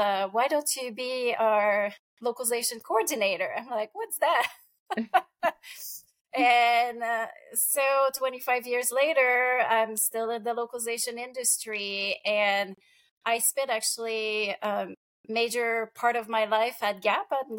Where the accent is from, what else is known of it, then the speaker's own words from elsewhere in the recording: Quebec, Canada; English is a second language; Growing up in Quebec and coming from a small region and where nobody speaks English, well, at least at the time, I was passionate about language.